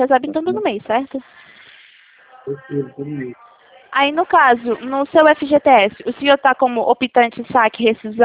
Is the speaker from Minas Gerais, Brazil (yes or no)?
no; Santarém, Pará, Brazil; now in São Paulo, Brazil; Que legal, eu sou de Santarém também, sabia? Só que eu falo de São Paulo.